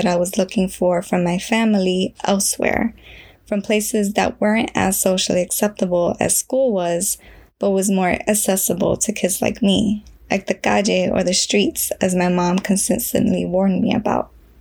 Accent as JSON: {"language": "English", "town": "New York City", "region": "New York", "country": "United States", "tie": "born or raised there", "said": "It's the working class immigrant neighborhoods that I grew up in Queens and Brooklyn."}